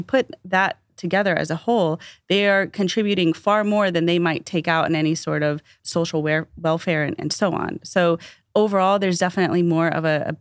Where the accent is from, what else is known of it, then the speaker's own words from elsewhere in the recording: United States; moved away as an adult; now in Sweden; So I'm originally an American. And when I first moved to Sweden, for the whole first year, I was getting interviews and I wasn't getting any job offers.